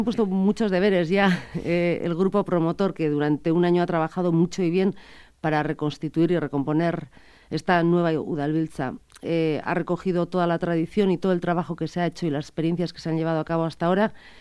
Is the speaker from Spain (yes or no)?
yes; Basque Country, Spain; que es algo que llevamos mucho tiempo demandando los vascos, casi desde que somos vascos